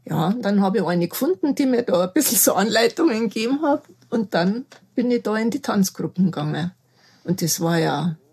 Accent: Rosenheim, Bavaria, Germany; Ja, also ich bin ja aus Rosenheim

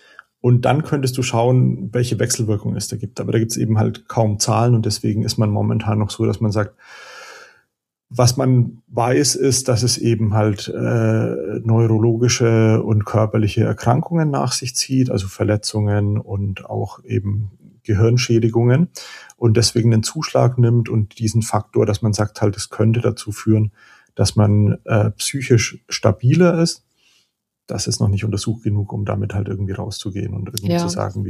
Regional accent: Bavaria, Germany; born there; now in Upper Palatinate, Germany; Ich bin im Homeoffice, aber ich bin schon in der Oberpfalz. Ich bin nur gebürtiger Franke.

